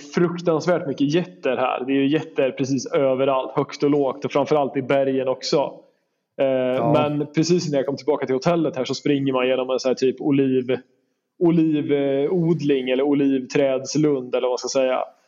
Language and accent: Swedish; Sweden; Jag är ju ganska svensk med det här med att stå i kö och sånt där.